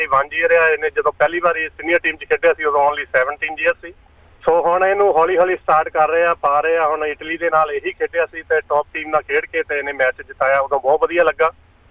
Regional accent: Dasanjh Kalan, Punjab, India; now in Sydney, Australia; ਹਾਂਜੀ, ਸਾਡਾ ਪਿੰਡ ਹੈਗਾ ਜੀ ਦਸਾਂਝ ਕਲਾਂ, ਅਤੇ ਅਸੀਂ ਇੱਥੇ ਵੁੱਡਕ੍ਰਾਫਟ ਸਿਡਨੀ 'ਚ ਰਹਿੰਦੇ ਹਾਂ।

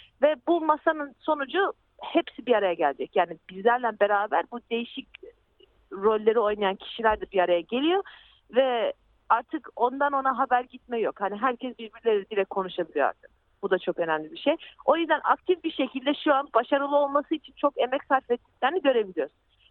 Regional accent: Shepperton, South East England, United Kingdom; Shepperton, hani ben burada doğdum büyüdüm

